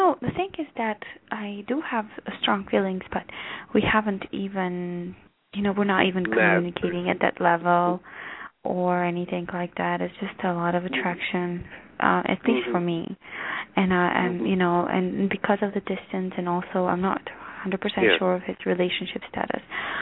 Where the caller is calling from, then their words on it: Illinois, United States; I'm calling from Illinois.